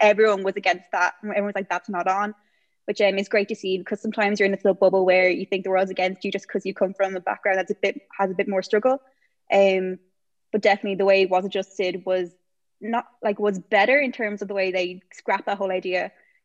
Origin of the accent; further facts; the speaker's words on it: Arklow, Leinster, Ireland; I'm 21 and I come from Arklow in County Wicklow. So I'm not a dub like Alex here himself.